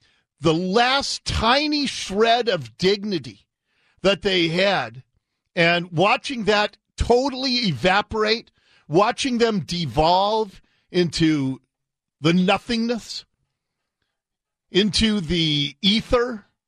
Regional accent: United States; As an American, I'm incredibly happy.

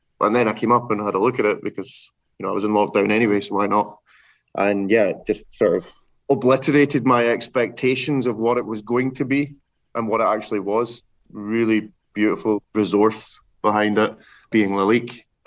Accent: Glasgow, Scotland, United Kingdom; But I'm from Glasgow, so I'm keeping to my roots slightly

